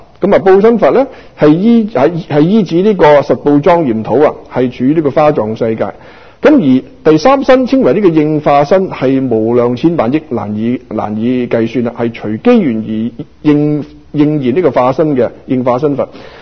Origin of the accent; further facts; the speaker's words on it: Guangdong, China; 就以我哋廣東人或者唐人去講